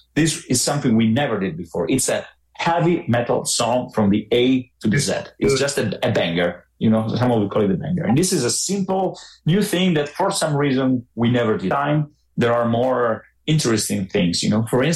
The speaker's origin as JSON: {"language": "English", "country": "Italy", "said": "and I'm from Italy"}